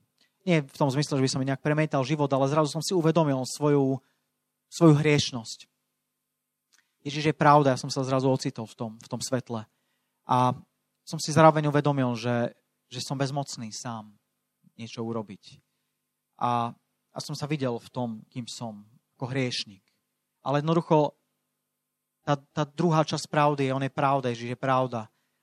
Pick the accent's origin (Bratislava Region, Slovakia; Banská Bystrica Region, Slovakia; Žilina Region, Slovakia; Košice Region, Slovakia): Košice Region, Slovakia; Košice; Som z Košíc, mám 36 rokov